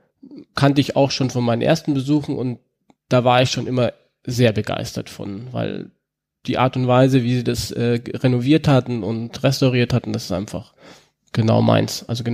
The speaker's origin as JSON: {"language": "German", "region": "Bavaria", "country": "Germany", "tie": "born or raised there", "said": "Berchtesgadener Landmilch aus meiner Heimat."}